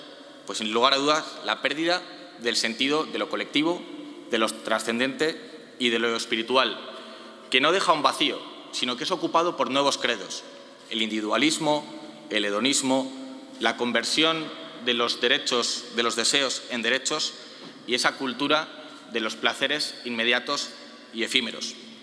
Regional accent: Spain; lo mejor que tenemos como sociedad y como españoles, ¿no?

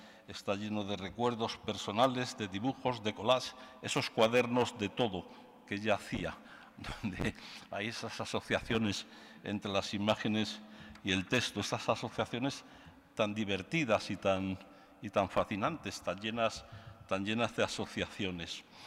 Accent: Salamanca, Castile and León, Spain; como consejero de Cultura y como salmantino, pues para mí hoy es un día fundamental

